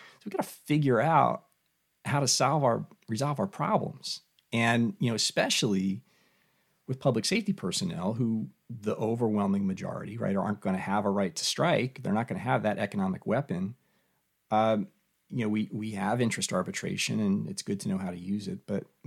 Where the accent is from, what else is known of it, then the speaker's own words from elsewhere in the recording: Philadelphia, Pennsylvania, United States; And you know, I'm from Philly, we can fight a little bit, you know